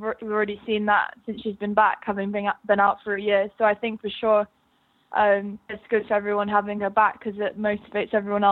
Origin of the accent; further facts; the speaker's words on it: United Kingdom; Being a Brit during the grass season, people expect a lot from you